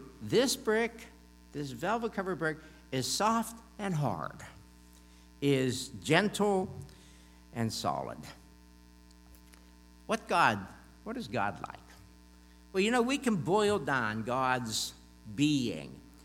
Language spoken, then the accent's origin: English; McKeesport, Pennsylvania, United States; I had the privilege of living four houses down from my grandparents when I was raised in McKeesport, duplex houses and a housing development.